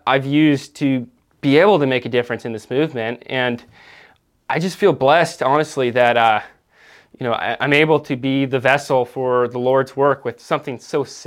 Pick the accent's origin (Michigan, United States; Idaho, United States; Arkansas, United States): Michigan, United States; now in California, United States; I grew up in Michigan hunting and fishing, and, you know, I was outside every day.